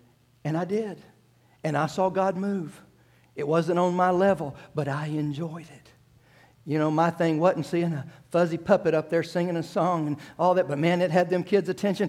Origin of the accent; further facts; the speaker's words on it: Florida, United States; That was my hometown. I was from there. And I thought, I got to go back to South Florida, Sodom and Gomorrah, Fort Lauderdale, Miami.